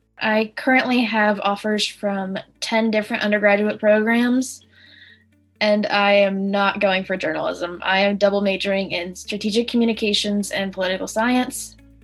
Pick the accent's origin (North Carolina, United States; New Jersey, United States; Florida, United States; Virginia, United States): Florida, United States; Trinity; I am from Trinity, Florida, and I've grown up in Pasco County my entire life.